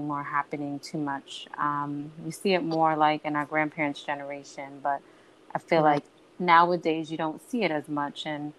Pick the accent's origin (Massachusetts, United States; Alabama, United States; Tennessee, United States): Massachusetts, United States; Boston; now in Brooklyn, United States; I mean, I'm not even from New York. Like, I didn't grow up in Brooklyn or New York City or anywhere. I'm actually from Boston.